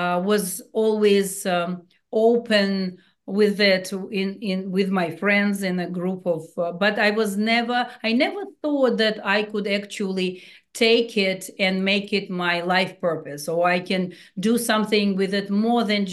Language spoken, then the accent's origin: English; Saint Petersburg, Russia; now in United States; I came from St. Petersburg, Russia, many, many years ago, 24 years ago.